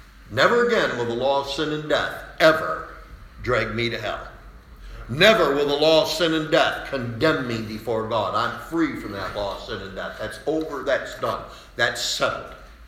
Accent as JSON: {"language": "English", "town": "Salamanca", "region": "New York", "country": "United States", "tie": "born there", "said": "Because I was born in Salamanca, New York, April 2nd, 1954."}